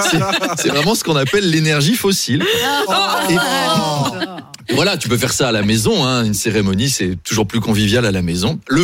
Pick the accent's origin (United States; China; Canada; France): Canada; accent: Canadian; mon accent canadien.